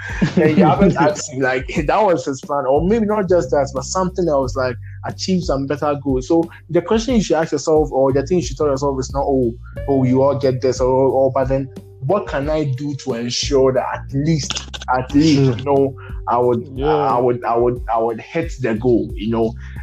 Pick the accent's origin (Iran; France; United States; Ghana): Ghana; because I'll say as a Ghanaian, you have three or two key transitions, DC, WASI, and then university.